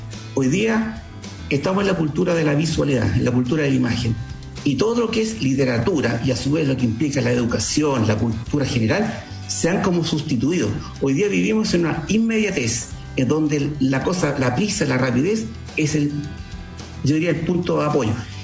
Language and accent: Spanish; Chile; nosotros somos chilenos